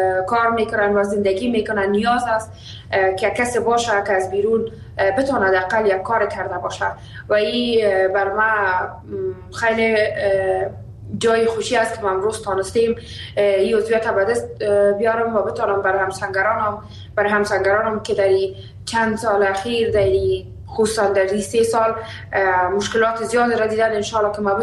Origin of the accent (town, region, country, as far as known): Afghanistan